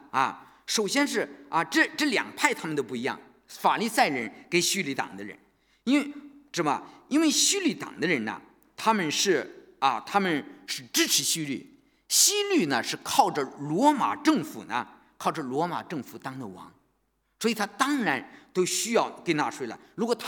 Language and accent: Chinese; China; 就像我们四几年的时候我们中国人被日本征服了一样，你知道了吧